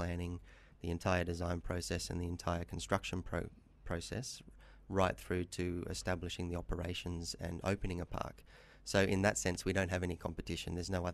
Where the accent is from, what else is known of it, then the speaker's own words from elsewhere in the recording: Gold Coast, Queensland, Australia; now in Kuala Lumpur, Malaysia; In 2011, we moved our headquarters from the Gold Coast, our hometown in Australia, to Kuala Lumpur.